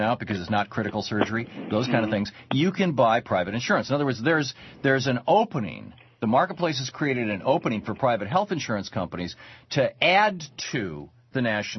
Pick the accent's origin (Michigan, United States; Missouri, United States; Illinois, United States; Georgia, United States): Michigan, United States; Lansing; I remember, I'm old enough to remember the 50s and 60s and 70s in Michigan, where I grew up in Lansing, Michigan